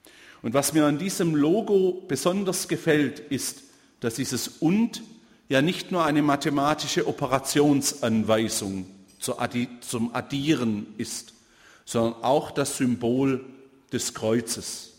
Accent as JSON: {"language": "German", "region": "Baden-Württemberg", "country": "Germany", "said": "auch wenn ich aus Baden komme, vom Bodensee, ich bin Schwabe und ich werde mich bemühen, ordentlich zu reden, aber ich sehe keinen Grund, das zu verheimlichen, dass man Schwabe ist. Ich bin gern und überzeugt Schwabe."}